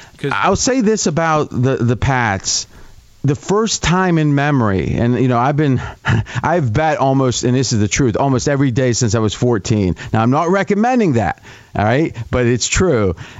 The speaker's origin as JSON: {"language": "English", "region": "Pennsylvania", "country": "United States", "tie": "born or raised there", "said": "I've been a Steelers fan my whole life. I grew up an hour outside of Pittsburgh"}